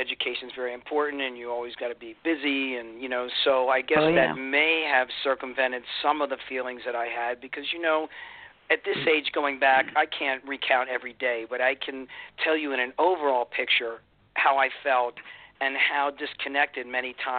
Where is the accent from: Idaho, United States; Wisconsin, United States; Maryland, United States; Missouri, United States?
Maryland, United States; Baltimore; Well, I grew up in Baltimore